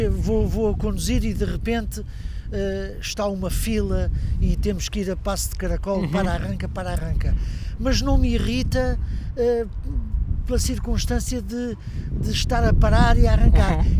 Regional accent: Coimbra, Portugal; Às vezes, quando vou à minha terra natal

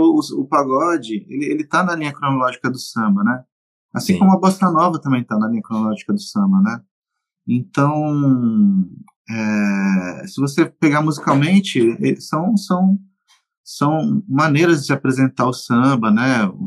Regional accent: São Paulo, Brazil; Eu venho de um bairro da Zona Leste de São Paulo, São Mateus, que é um bairro que tem muita roda de samba, até hoje tem muita roda de samba

